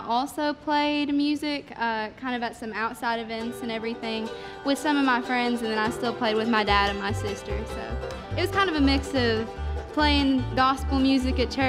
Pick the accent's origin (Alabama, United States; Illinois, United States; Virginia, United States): Virginia, United States; St. Charles; I'm from Lee County, Virginia, which is like right on the tip of the state of Virginia, from a town called St. Charles. Like, I'm right on the border with Kentucky and Tennessee.